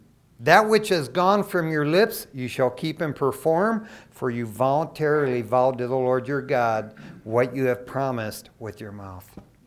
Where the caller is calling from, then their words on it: Covina, California, United States; from Covina. I'll pledge $60, you know, and I'll hang up.